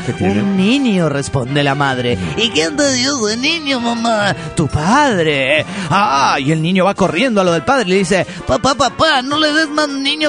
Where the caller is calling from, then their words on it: Guadalajara, Jalisco, Mexico; de Guadalajara, Jalisco, México.